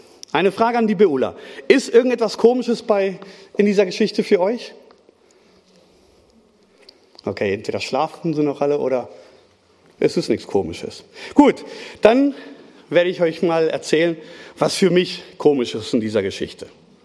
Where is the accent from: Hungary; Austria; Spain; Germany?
Spain; German is a second language; Ich bin ja Spanier und dann rede ich manchmal sehr schnell